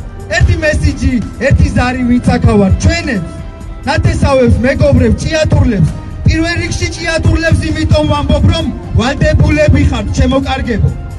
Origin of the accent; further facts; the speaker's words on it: Chiatura, Imereti, Georgia; მე ჭიათურელი ვარ